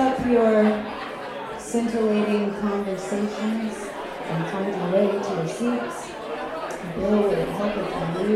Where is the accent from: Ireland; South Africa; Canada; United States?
Canada; Yellowknife, Northwest Territories; I am from Yellowknife, Northwest Territories.